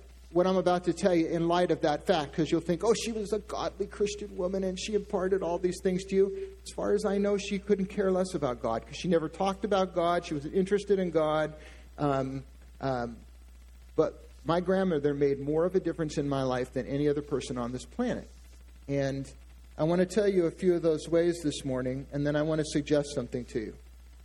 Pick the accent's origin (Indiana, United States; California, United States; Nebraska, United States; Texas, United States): California, United States; San Diego; And of course, I grew up in San Diego, so we had the benefit of the world-famous San Diego Zoo to go to.